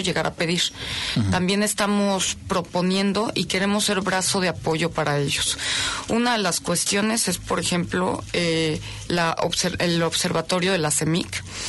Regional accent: Mexico; demostrarnos a nosotros mismos como mexicanos que podemos contra cualquier situación de incertidumbre económica

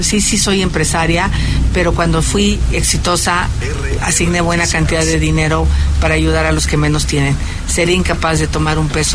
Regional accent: Mexico; Todos somos mexicanos.

